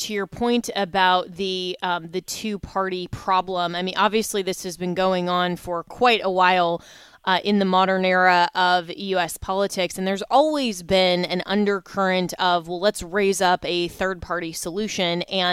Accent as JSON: {"language": "English", "region": "Florida", "country": "United States", "tie": "born or raised there", "said": "I mean, people in my home state of Florida right now are so frustrated"}